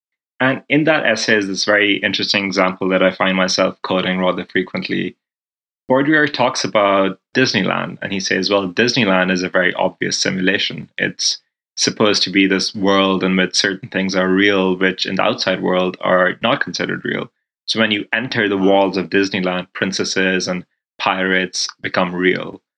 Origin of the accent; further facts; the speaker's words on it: Pakistan; now in United States; growing up in Pakistan, visiting Libya during the war, then kind of living in this liberal arts college in Vermont where I go to school right now